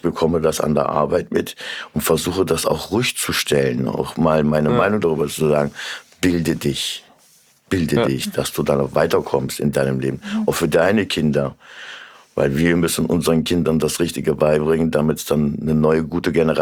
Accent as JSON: {"language": "German", "town": "Korbach", "region": "Hesse", "country": "Germany", "lives_now": "Kassel, Germany", "said": "Ich bin Kassler, Kasselener. Ich komme ursprünglich aus Korbach. Es ist meine Heimat. Auch wenn andere sagen, nein, deine Heimat ist aus der Türkei."}